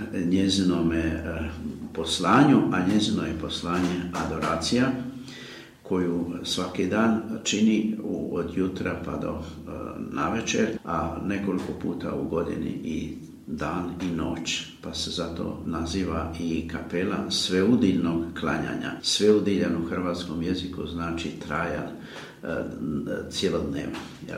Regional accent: Uzdol, Federation of Bosnia and Herzegovina, Bosnia & Herzegovina; Ja sam rodom iz Rame, iz Župe Uzdol, i u tome kraju ja sam evo rođen

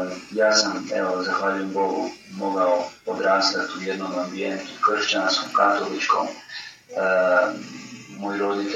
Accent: Zagreb, Zagreb County, Croatia; dolazim iz Zagreba, rođen sam 89. godine u Zagrebu, u jednoj brojnoj obitelji, drugi sam od osmero djece. Moji roditelji su početkom 80. godina došli iz Bosne, iz Kotor Varoša kod Banja Luke, doselili se u Zagreb

